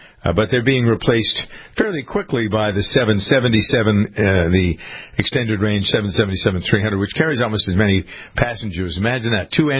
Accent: New England, United States; accent: New England; Whenever you put two ERs together with another ER, my New England accent gets lost, Molly.

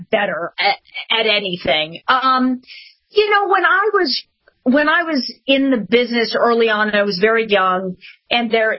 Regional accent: Ketchum, Idaho, United States; also born or lived in Sun Valley; I grew up in Sun Valley, Idaho, Ketchum, Idaho.

